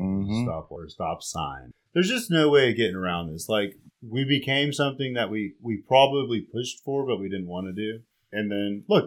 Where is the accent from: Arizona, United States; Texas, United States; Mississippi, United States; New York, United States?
Texas, United States; Austin; Because, no, I'm from Austin.